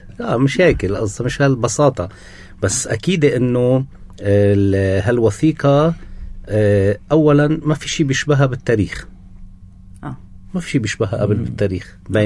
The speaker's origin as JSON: {"language": "Arabic", "country": "Lebanon", "said": "نحن كلبنانيين"}